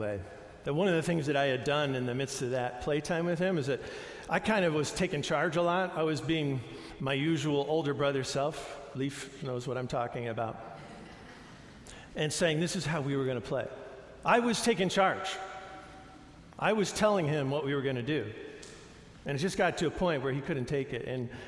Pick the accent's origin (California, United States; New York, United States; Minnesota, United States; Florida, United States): New York, United States; I think I was around 12 years old and growing up in New York